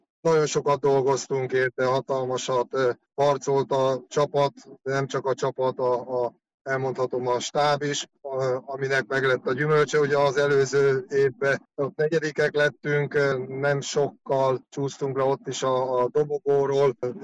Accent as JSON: {"language": "Hungarian", "region": "Tolna", "country": "Hungary", "said": "Egyébként Ponyhád Varasdi, egy Tolna megyei kis faluból származunk, és az Komlótól körülbelül egy 60 kilométerre van."}